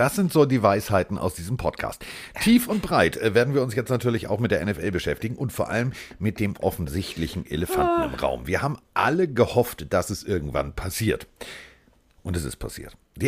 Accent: Hamburg, Germany; Ich als Hamburger sage natürlich, ja geil hier

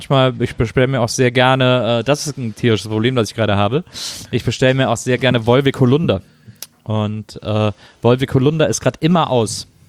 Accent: Rhineland, Germany; Ich glaube, die Limo-Marke da bei uns im Rheinland hieß

